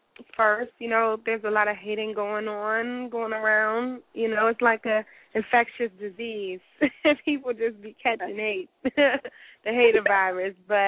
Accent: Maryland, United States; moved away as an adult; now in Atlanta, United States; but after I graduated high school in 2008, I moved from Maryland to Atlanta, and I got my start in songwriting there

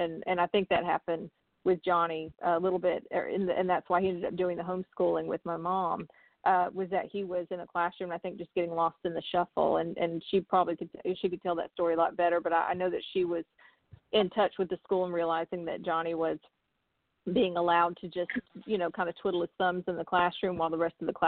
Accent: Atlanta, Georgia, United States; But I know that we're from Atlanta originally, and I still keep in touch with friends there

